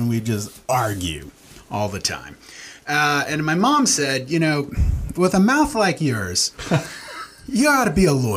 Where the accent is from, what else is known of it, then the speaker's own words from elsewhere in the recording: New York, United States; Actually, Westchester. Once you get out on Westchester, you're in upstate. So I was in Dutchess County.